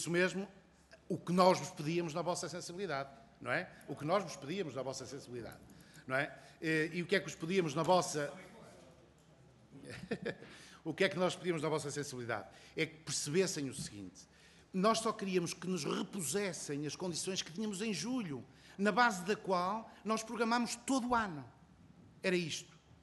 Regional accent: Viana do Castelo, Norte, Portugal; Cuidado que eu sou de Viana do Castelo.

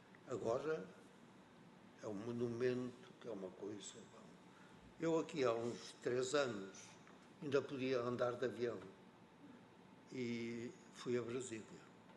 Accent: Norte, Portugal; Há um ditado na minha terra, hoje não está muita gente. Quando está muita gente, a gente não deve dizer que é transmontana

